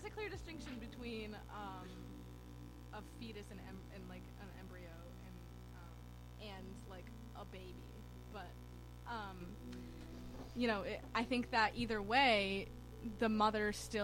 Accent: New Hampshire, United States; me and one other person, we come from New Hampshire.

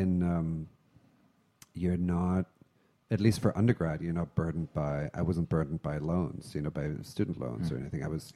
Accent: Dusseldorf, North Rhine-Westphalia, Germany; In Dusseldorf.

